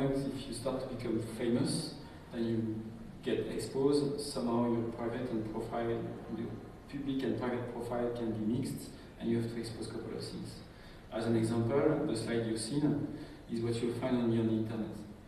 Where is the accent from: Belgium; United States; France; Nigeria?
France; accent: French; English is a second language; So I say I'm French. You can guess it with my French accent. It may take a couple of time to accommodate to my accent, so I apologize for that.